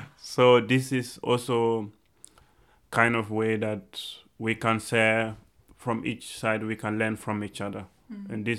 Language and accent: English; Burkina Faso; now in Austria; I'm from Burkina Faso in the Sahel region in West Africa and living in Austria since a couple of years.